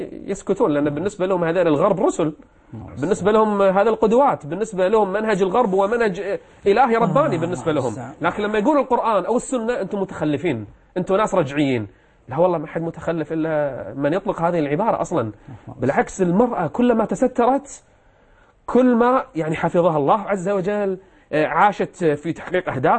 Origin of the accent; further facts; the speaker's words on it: Kuwait; عندنا بالكويت